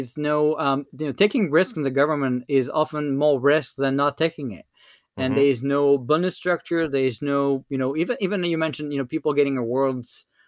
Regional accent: France; accent: French; English is a second language; I mean, I can tell you with my French accent, when I talk to Siri and Alexa, now they can understand me.

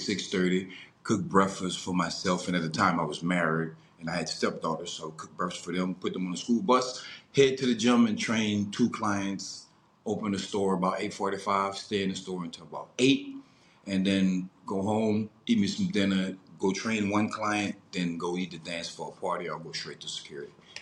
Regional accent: the South, United States; well, I'm from the South, so it's like in the South, Black people really don't really get that many good jobs.

